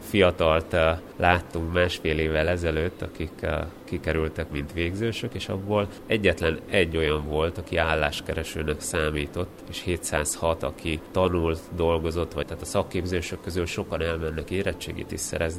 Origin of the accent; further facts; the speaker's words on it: Slovakia; moved away as an adult; now in Hungary; én egyébként felvidéki vagyok származásomat tekintve, még itt is érettségiztem, és utána egyetemre kerültem Magyarországra, és ott alapítottam családot.